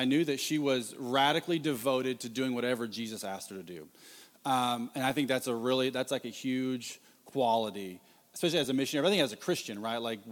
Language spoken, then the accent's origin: English; Tennessee, United States; We were in my hometown.